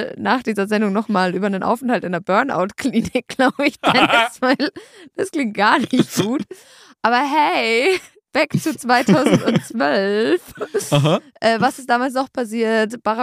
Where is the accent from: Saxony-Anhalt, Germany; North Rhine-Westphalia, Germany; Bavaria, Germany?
Bavaria, Germany; Ich komme aus Bayern.